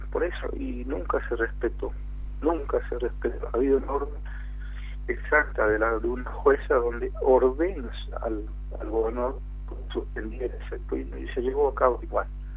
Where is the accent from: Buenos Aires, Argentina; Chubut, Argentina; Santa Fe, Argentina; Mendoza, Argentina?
Buenos Aires, Argentina; Nosotros, los que somos de Nueva Pompeya